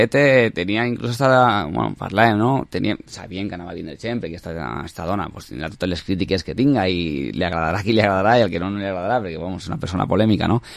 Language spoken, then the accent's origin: Catalan; Burriana, Valencian Community, Spain; De fet, jo no sóc de Villarreal, jo sóc de Burriana, però bueno, porto 18 anys vivint en Villarreal. Treballo en Villarreal fa 25 anys